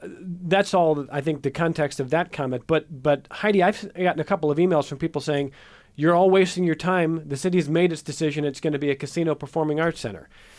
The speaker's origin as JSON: {"language": "English", "town": "Cleveland", "region": "Ohio", "country": "United States", "tie": "born or raised there", "said": "you're not only right about the Cleveland part, which is my hometown"}